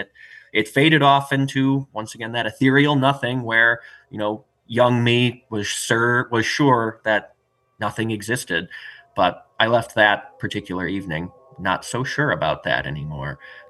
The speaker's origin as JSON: {"language": "English", "region": "Wisconsin", "country": "United States", "said": "because, you know, it's not just that we're from Wisconsin. We know a lot of the lore already."}